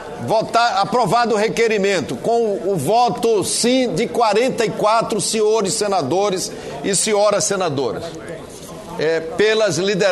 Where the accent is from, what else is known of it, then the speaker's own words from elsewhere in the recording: Pará, Brazil; vou falar no dialeto da minha terra, do Pará